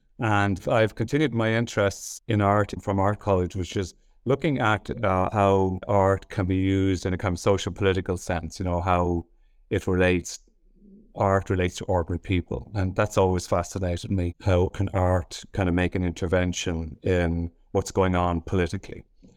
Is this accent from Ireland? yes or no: yes; Ireland; also born or lived in United States; Well, I grew up in America, actually. My father worked for Aer Lingus in Boston and New York. And then my parents wanted to move to Ireland. They met in London. My mother is Austro-Hungarian, and so I moved to Ireland.